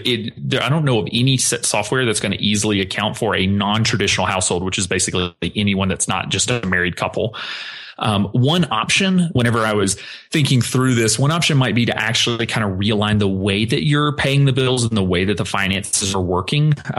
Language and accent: English; the South, United States; growing up in the South, very traditional household, having a job was considered safe.